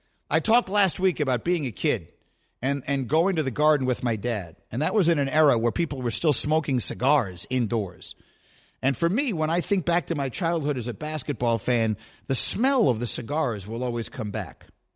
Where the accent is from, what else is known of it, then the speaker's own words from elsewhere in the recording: New York City, New York, United States; I grew up in New York City. I grew up a crazy fan of the Knicks, as I told you.